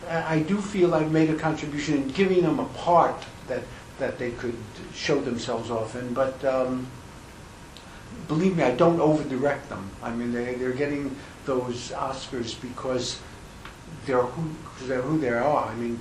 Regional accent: Brooklyn, New York, United States; I grew up in Brooklyn, not that far from Larry, and I never knew New York as it really existed.

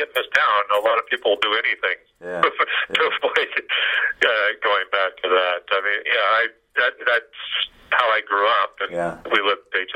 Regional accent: Kent, Washington, United States; I grew up in Kent, Washington, which is a suburb of Seattle.

